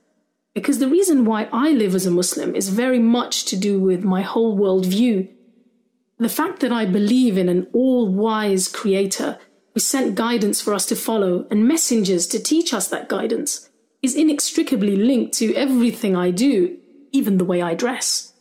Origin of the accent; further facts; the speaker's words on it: London, United Kingdom; I'm the mother of three young boys. I'm a journalist and I'm a Londoner.